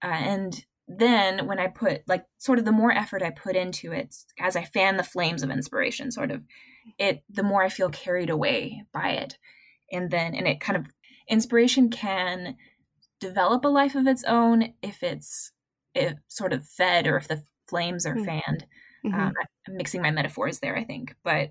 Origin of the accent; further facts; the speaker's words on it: Chile; also born or lived in Peru / Panama; I was born in Peru and then grew up in Chile and in Panama for high school. So I lived most of my life in a Spanish speaking country until college.